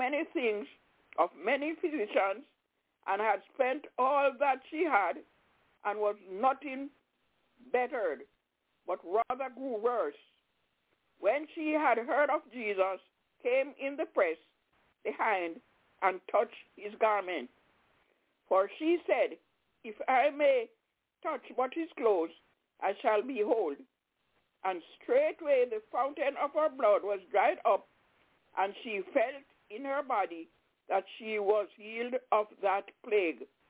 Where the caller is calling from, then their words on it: Albany, New York, United States; I'm calling from Albany in New York, and I will sing my song.